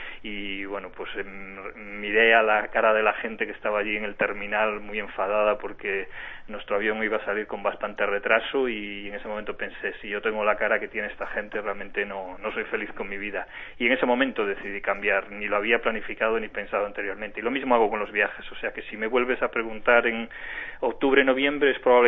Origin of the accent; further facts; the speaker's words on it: A Coruña, Galicia, Spain; Yo soy de La Coruña y en La Coruña todos tenemos como referencia